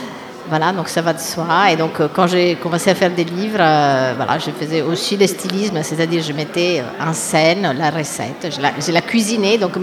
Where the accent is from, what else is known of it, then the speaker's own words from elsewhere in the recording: Treviso, Veneto, Italy; French is a second language; Moi, par exemple, je viens de Treviso. Treviso, c'est là.